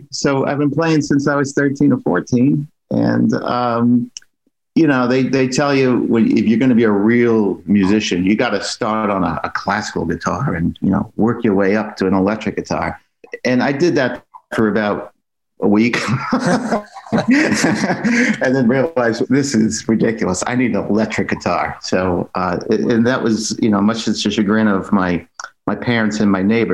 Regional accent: New York, United States; now in Boston, United States; I am from New York originally. Does my accent show that?

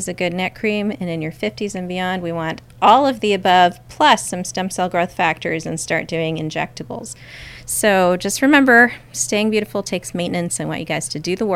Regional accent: India; She's Indian and I'm Indian, obviously, so I think she's a cool role model.

